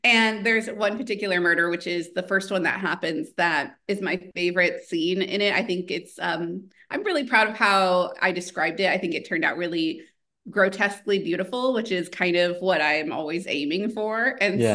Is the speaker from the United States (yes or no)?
yes; Texas, United States; So when the devil came about, because so I'm from Texas, and I was talking to somebody who's not from Texas originally